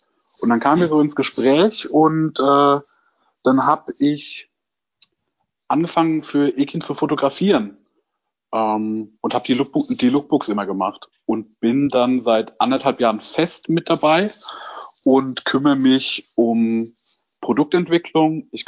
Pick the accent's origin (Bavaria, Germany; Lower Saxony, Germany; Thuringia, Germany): Bavaria, Germany; Aschaffenburg; in Aschaffenburg, wo ich herkomme.